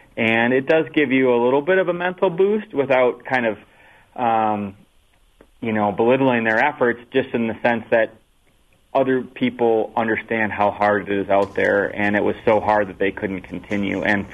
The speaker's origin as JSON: {"language": "English", "town": "Cedarburg", "region": "Wisconsin", "country": "United States", "tie": "born or raised there", "said": "Yeah, so I grew up in Cedarburg, and I'm always grateful for growing up in Wisconsin."}